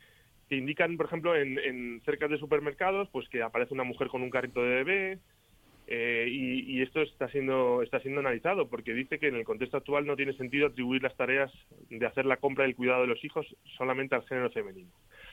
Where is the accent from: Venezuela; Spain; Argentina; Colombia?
Spain; Brunete, Community of Madrid; now in Villanueva de la Cañada, Spain; yo soy de diferentes sitios. Yo nací en Madrid, me crié en Brunete, que mando saludos a mis padres que están allí, y yo vivo desde hace ya unos cuantos años en Villanueva de la Cañada.